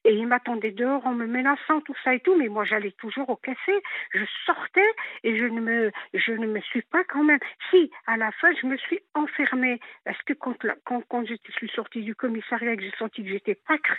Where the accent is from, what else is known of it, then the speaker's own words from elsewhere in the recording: France; born there; moi je suis kabyle d'origine née en France